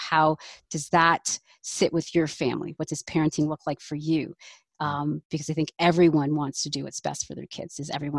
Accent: Mumbai, Maharashtra, India; We're from Mumbai. Do you have any contact with people from there? And I'm first generation, da da da.

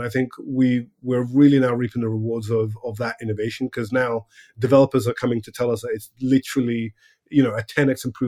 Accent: Nigeria; I was originally born and raised in Nigeria, a company that really struggles financially.

